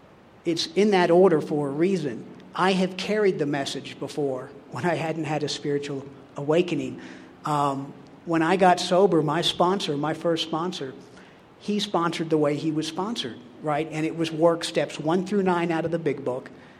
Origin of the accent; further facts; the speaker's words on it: Wetumpka, Alabama, United States; I am an alcoholic. I'm from Wetumpka, Alabama, and my sobriety date is September 18th, 1998.